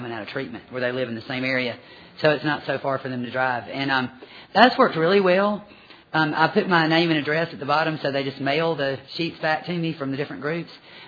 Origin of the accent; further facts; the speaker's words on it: Birmingham, Alabama, United States; I'm from Birmingham, Alabama.